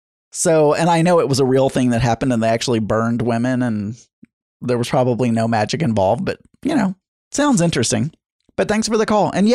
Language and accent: English; the South, United States; accent: Southern; Who am I to make fun of an accent? I'm Southern. You could call in and make fun of my accent.